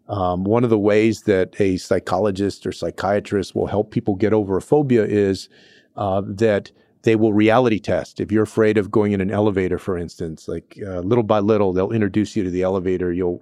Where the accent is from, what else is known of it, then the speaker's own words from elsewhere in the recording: Texas, United States; I would talk to them about places like Houston in my home state of Texas